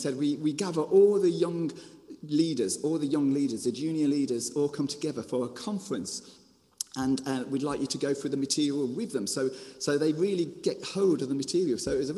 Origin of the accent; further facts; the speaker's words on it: Birmingham, West Midlands, United Kingdom; Partly because I was from Birmingham and they were from Dublin, so I didn't understand a word they said